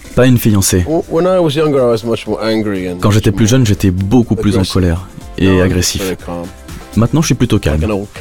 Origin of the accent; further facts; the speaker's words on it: England, United Kingdom; French is a second language; Je ne peux pas représenter la France, je suis anglais.